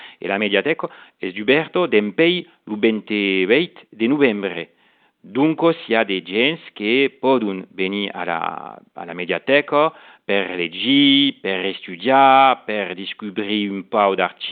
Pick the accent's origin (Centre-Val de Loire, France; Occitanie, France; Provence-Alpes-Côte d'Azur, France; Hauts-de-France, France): Occitanie, France; Un peu une langue familiale. Je suis de Marcourigna, un village petit à côté de Narbonne, et la langue est présente encore dans ma famille, dans le côté de mon belle-père et de ma mère à le village.